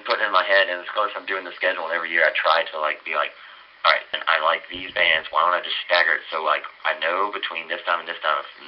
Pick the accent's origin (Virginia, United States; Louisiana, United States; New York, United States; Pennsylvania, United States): Virginia, United States; me growing up in Virginia and being friends with those guys forever.